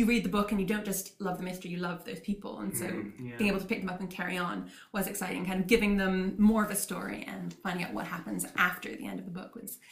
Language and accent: English; Oxford, South East England, United Kingdom; also born or lived in California; I was born in California, hence the accent, and I grew up in Oxford